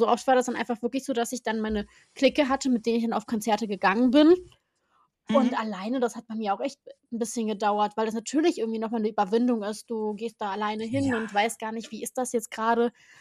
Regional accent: Offenbach, Hesse, Germany; Ich komme ja eigentlich aus Offenbach

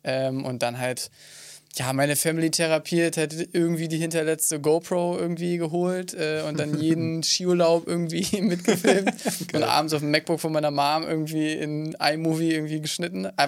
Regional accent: Berlin, Germany; ich komme ja eigentlich auch aus Berlin

